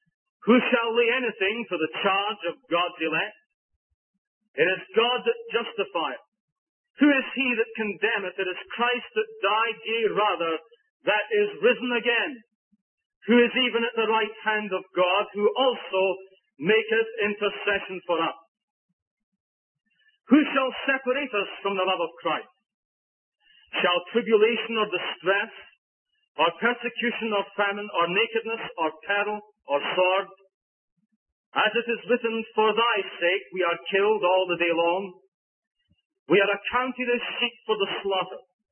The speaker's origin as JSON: {"language": "English", "region": "Scotland", "country": "United Kingdom", "said": "not that I have created because I'm a Scotsman"}